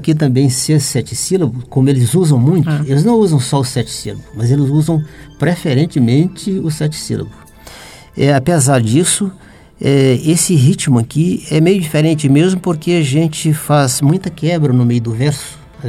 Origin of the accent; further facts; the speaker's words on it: Arinos, Minas Gerais, Brazil; registram alguma coisa sobre a cidade de Arinos, que é a minha cidade natal.